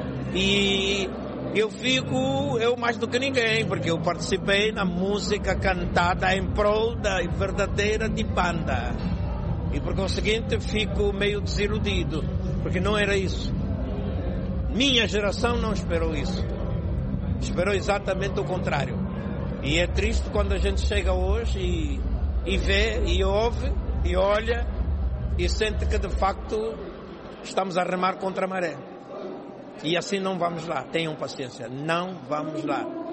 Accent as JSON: {"language": "Portuguese", "country": "Angola", "said": "Eu estou a zelar pelo povo angolano, povo da minha terra"}